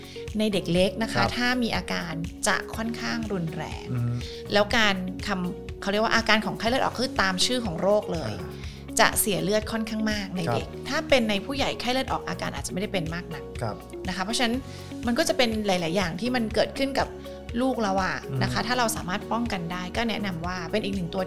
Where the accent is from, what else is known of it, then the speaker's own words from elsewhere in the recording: Bangkok, Thailand; เราเป็นคนกรุงเทพนะคะ